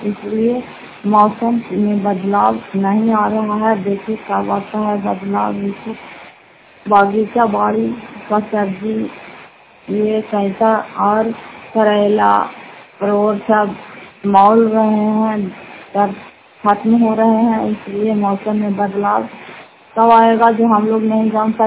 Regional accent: Fatehpur, Bihar, India; घर फतेहपुर पंचायत मकौशल और जिला नालंदा क्रातरा की निवासी हूँ।

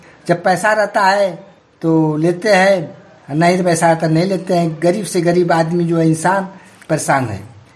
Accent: Uttar Pradesh, India; मैं गाजीपुर जनपद के रहने वाला हूँ। मेरी उम्र 60 वर्ष की है।

